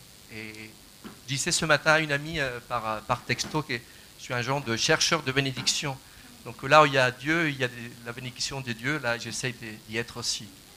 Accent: Chile; now in Thonon-les-Bains, France; Donc, je suis chilien, j'habite en France, à Thonon-les-Bains, donc de l'autre côté de Lausanne.

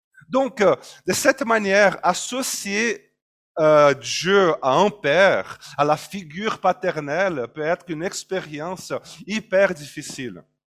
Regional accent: Brazil; French is a second language; Je suis brésilien. J'allais dire que j'ai un accent vaudois, mais je pense pas en tout cas. Quoique, on m'a déjà demandé si j'étais canadien à cause de mon accent

